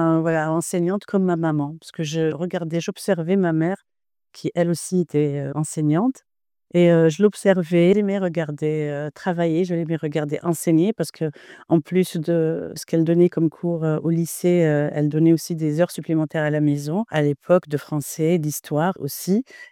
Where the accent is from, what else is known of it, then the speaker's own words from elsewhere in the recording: Sidi Bel Abbès, Sidi Bel Abbès Province, Algeria; now in Oran, Algeria; Je viens d'Algérie, comme vous l'avez précisé, native de Sidi Bel Abbès, mais je suis à Oran depuis 30 ans, depuis mes études universitaires.